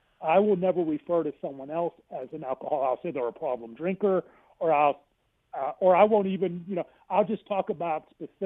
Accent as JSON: {"language": "English", "town": "Pittsburgh", "region": "Pennsylvania", "country": "United States", "tie": "born or raised there", "said": "I grew up in Pittsburgh."}